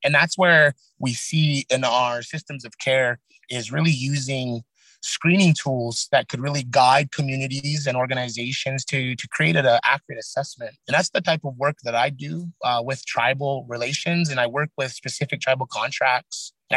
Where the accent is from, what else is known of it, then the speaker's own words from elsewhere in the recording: Montana, United States; I come from the Blackfeet Reservation, and currently residing on the Blackfeet Reservation while working remotely for the state